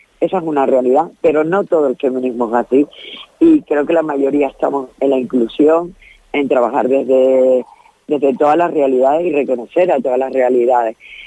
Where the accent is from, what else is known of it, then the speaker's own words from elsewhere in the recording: Canary Islands, Spain; Yo soy canaria